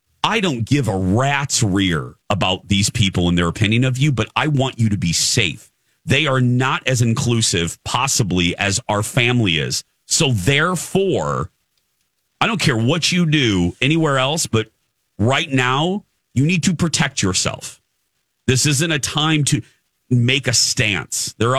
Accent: Indiana, United States; I'm from Indiana, and I was the only assumed gay guy in most of my school situations.

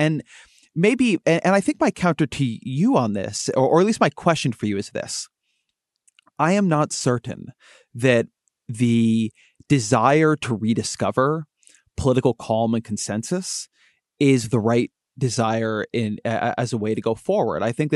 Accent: California, United States; born there; Right. I'm a Californian by birth.

